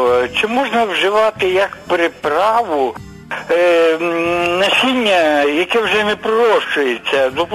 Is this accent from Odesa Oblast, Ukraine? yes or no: no; Lviv, Lviv Oblast, Ukraine; Доброго дня, я з Львова